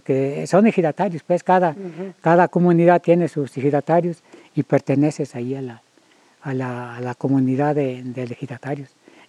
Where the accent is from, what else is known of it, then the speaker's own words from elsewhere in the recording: Quila, Sinaloa, Mexico; yo allí donde soy de Quila, allí siembro, sembrar maíz